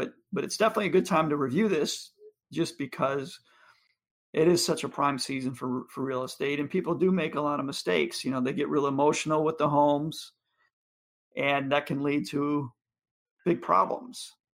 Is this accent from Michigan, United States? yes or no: yes; Michigan, United States; Both he and I grew up in Michigan, so we're Michiganders, so we have that going for us.